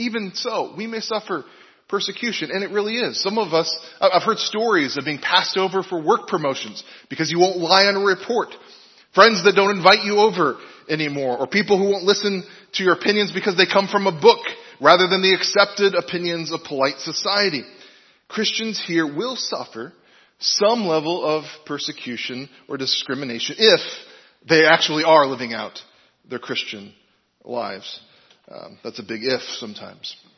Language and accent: English; Illinois, United States; also born or lived in Iowa; well, technically I was born in Iowa, but I'm from Illinois. That's where my family live.